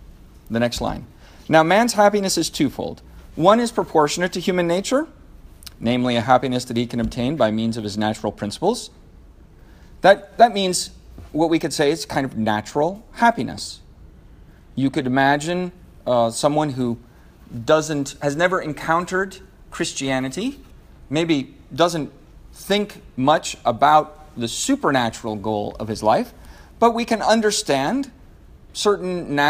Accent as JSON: {"language": "English", "town": "Seattle", "region": "Washington", "country": "United States", "said": "I'm from Seattle. I'm very happy that we have a winning football team."}